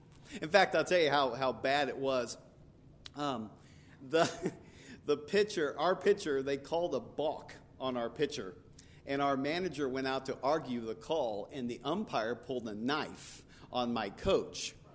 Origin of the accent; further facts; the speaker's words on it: West Frankfort, Illinois, United States; Now, my hometown of West Frankfort, Illinois, we'd never had any team make it that far